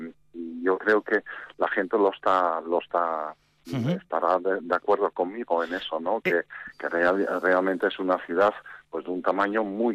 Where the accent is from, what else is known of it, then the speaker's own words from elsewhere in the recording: Netherlands; Spanish is a second language; now in Vitoria, Spain; Yo vengo de Países Bajos, Holanda, vamos. Uh-huh. Y nada, pues llegué a, primero a Santander por amor, ¿no? Y después ya me llevaron a Vitoria